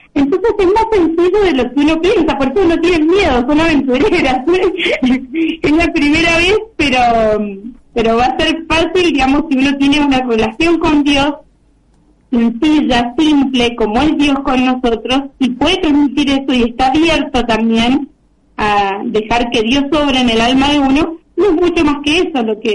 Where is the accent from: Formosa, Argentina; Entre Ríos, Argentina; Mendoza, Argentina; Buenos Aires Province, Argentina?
Mendoza, Argentina; Porque nosotros somos de Mendoza, más cerrados, más montañeses